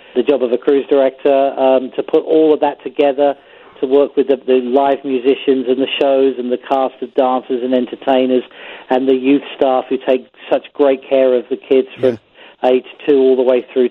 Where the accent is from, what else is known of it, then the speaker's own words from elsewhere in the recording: England, United Kingdom; I'm from England.